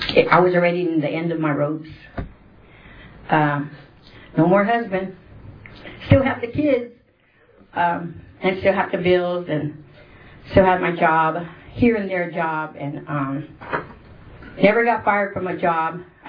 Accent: Fresno, California, United States; I'm from Fresno, the Lana Club in Fresno, there would be ashtrays everywhere

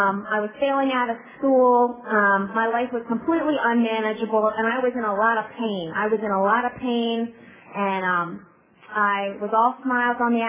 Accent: Washington, District of Columbia, United States; born there

